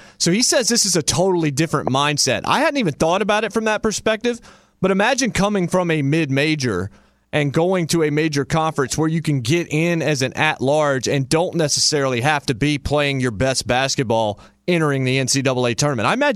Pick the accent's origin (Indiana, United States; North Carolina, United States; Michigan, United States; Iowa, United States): North Carolina, United States; I grew up on Tobacco Road, and I remember the old ACC.